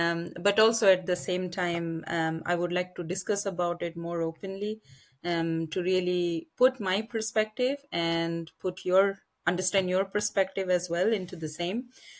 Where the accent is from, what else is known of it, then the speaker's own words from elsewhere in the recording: India; And sometimes it's difficult because I think, and especially as an Indian, I have to say that we Indians cannot take emotions out of the equation.